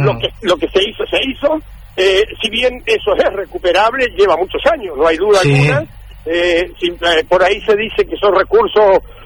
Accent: Oberá, Misiones, Argentina; Oberá, Misiones.

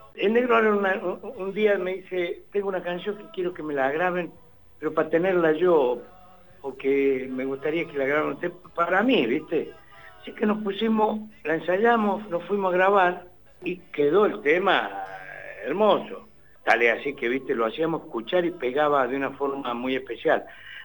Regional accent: Córdoba, Argentina; accent: Cordobés tonada; De Córdoba capital.

